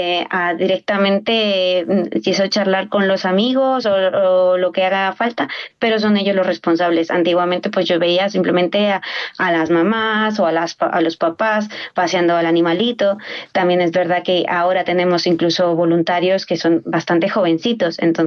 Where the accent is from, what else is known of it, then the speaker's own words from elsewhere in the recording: Peru; al menos en mi país, que eso yo vengo de Perú, se utilizaba para cuidar la casa.